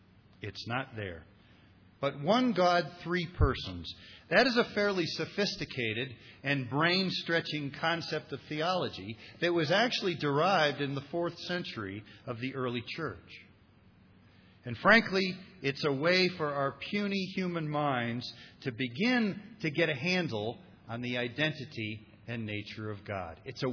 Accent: Ohio, United States; When I was a little guy growing up in Ohio, my mom taught me how to pray.

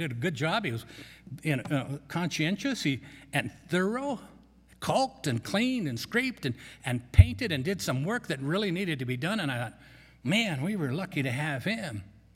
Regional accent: Grand Junction, Colorado, United States; Well, I'm from Grand Junction.

